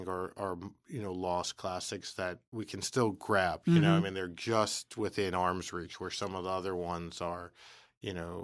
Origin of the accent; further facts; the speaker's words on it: Bronx, New York, United States; The first time we met, he heard that I was from the Bronx.